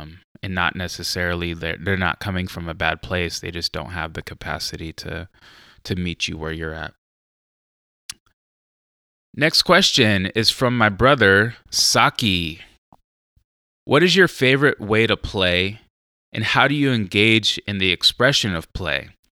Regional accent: United States; Like they were like growing up in the States, like the Three Ninjas

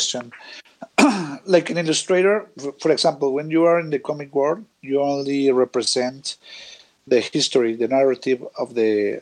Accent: Chihuahua, Mexico; English is a second language; I have 31 years old. I am from Mexico. Was the most big state in Mexico is Chihuahua.

